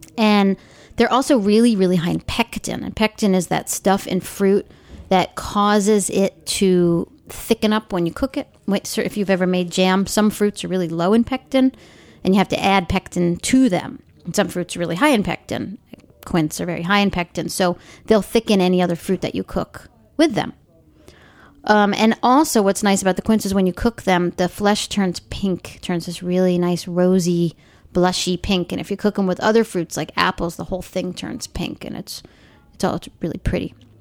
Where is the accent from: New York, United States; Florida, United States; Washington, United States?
New York, United States; Long Island; I was kind of reminiscing, in a sense, about growing up on Long Island